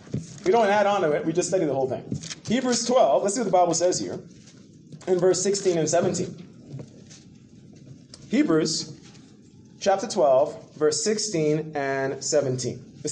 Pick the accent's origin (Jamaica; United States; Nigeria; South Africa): Jamaica; I'm Jamaican, so, man, oxtail, gosh, red beans and rice.